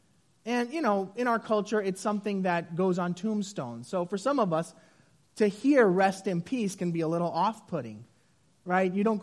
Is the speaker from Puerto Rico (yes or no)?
yes; Puerto Rico; moved away; especially as someone who is from a warmer climate. I grew up in Puerto Rico